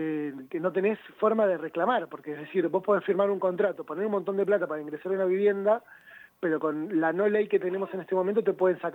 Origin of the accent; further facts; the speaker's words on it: Río Negro, Argentina; Yo particularmente soy de Río Negro, sí.